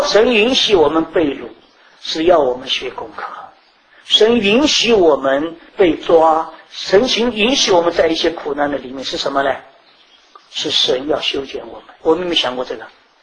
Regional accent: China; 我们中国人讲说眉毛都烧着了，是不是？

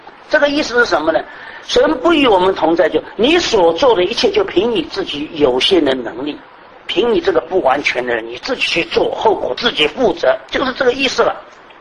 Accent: China; 其实我们中国人很多的话，若要人不知啊，除非己莫为啊。

